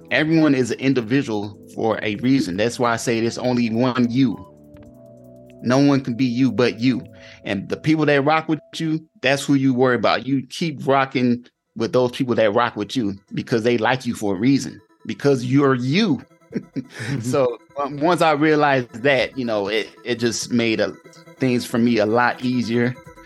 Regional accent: Cleveland, Ohio, United States; now in Atlanta, United States; But see, I'm originally from Cleveland, so you know I'm Midwest at heart. But I mean, but I've been in Atlanta since 2005

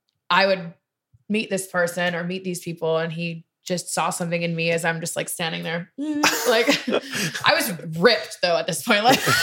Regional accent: Canada; she was American, I'm Canadian.

